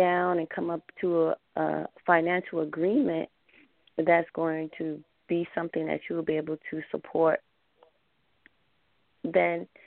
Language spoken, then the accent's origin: English; South Carolina, United States; I'm from South Carolina.